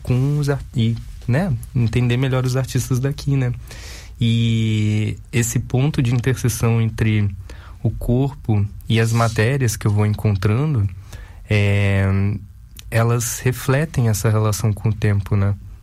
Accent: Florianópolis, Santa Catarina, Brazil; also born or lived in Uruguaiana; now in Rio de Janeiro, Brazil; Porque eu cresci em Florianópolis. Eu sou de Uruguaiana, mas eu cresci em Florianópolis, né? E então minha família ainda mora lá, em Florianópolis. Então, e eu moro no Rio há 13 anos

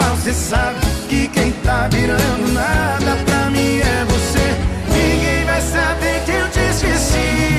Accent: São Paulo, Brazil; Eu sou de São Paulo.

